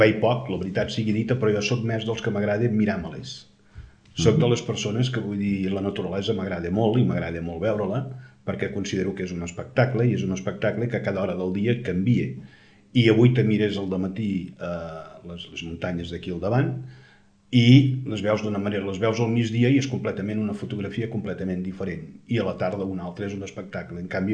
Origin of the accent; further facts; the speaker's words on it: L'Espluga de Francolí, Catalonia, Spain; also born or lived in Tarragona; perquè jo estic batejat al Vilosell, a les Garrigues. Soc nascut a Tarragona, a la Monegal, però batejat al Vilosell. Però al cap d'un any i mig, cap aquí a l'Espluga i, evidentment, de l'Espluga de tota la vida.